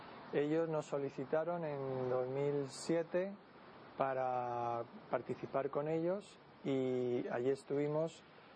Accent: Madrid, Community of Madrid, Spain; born there; nací en Madrid

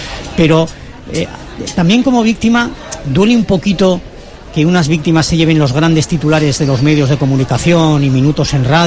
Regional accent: Santander, Cantabria, Spain; qué podríamos hacer como santandereños, como cántabros un poquito

